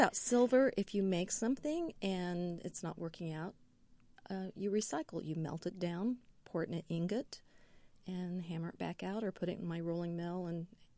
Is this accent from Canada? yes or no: no; Indiana, United States; I'm from Vandenberg County. We grew up probably 40 miles from each other